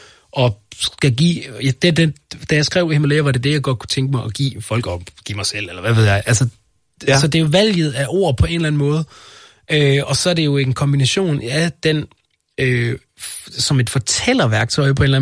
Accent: Central Denmark Region, Denmark; snakker om det at komme fra sådan en lille midtjysk by, hvor jeg kommer fra.

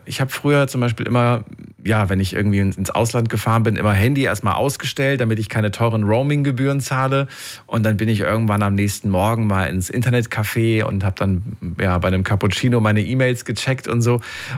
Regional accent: Germany; Und das hörst du selbst als Deutscher gar nicht.

